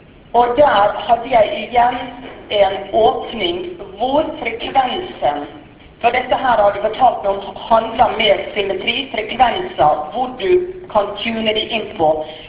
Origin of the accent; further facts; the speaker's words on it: Western Norway, Norway; born there; jeg er født på Vestlandet